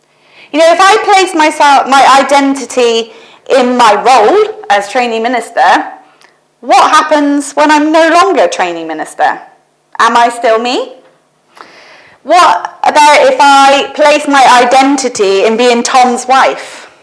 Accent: Forest of Dean, South West England, United Kingdom; also born or lived in Liverpool; So I grew up in the Forest of Dean. I went to the AOG church there.

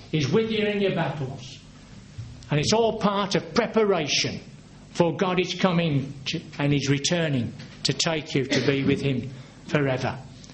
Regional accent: England, United Kingdom; We're English. We're English.

